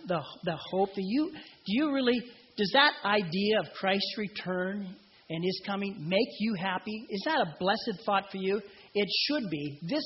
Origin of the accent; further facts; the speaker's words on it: Portland, Oregon, United States; So, of course, I grew up in Portland, born there, lived there for 60-plus years.